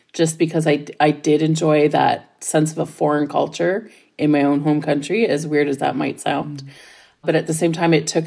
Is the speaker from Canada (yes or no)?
yes; Ontario, Canada; when I was growing up in Ontario